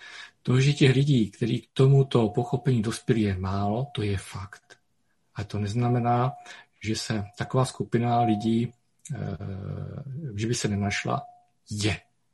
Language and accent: Czech; Zlín Region, Czechia; Já jsem z Valašska